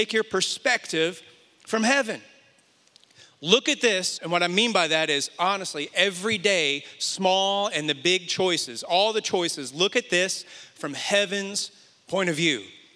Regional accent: Indiana, United States; now in Atlanta, United States; When I was growing up, I grew up in Indiana. We live in Atlanta now. And I grew up in Indiana, far from the city, so my mom always had a garden.

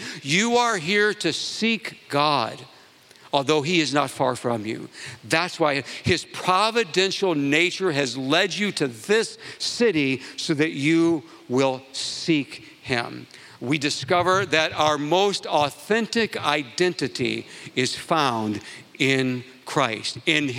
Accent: United States; So I'm an American, I'm from the United States.

